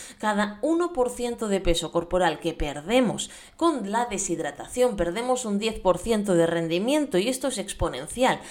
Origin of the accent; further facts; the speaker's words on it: Calafell, Catalonia, Spain; de Calafell, mi pueblo natal